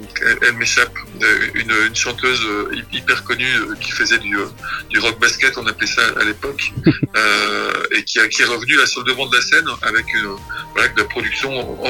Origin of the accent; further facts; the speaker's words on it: New Caledonia; Je venais de Nouvelle-Calédonie.